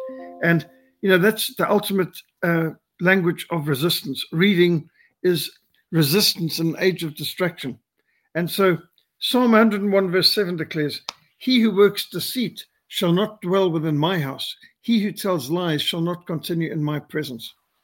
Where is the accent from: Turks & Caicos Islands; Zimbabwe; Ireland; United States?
Zimbabwe; I was brought up in Rhodesia